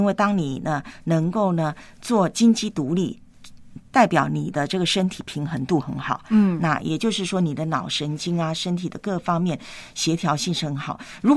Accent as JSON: {"language": "Chinese", "country": "Taiwan", "tie": "born or raised there", "said": "我怎么想到在台湾我的老家海边那一片的盐田呢？"}